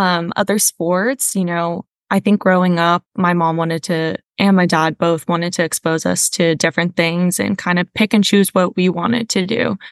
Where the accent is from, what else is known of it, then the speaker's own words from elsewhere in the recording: Henderson, Nevada, United States; also born or lived in Las Vegas; So I was born here in Las Vegas and then was born and raised in Henderson, Nevada, all the way up until I went to Cal Poly and then ended up moving back. So, you know, a Las Vegas native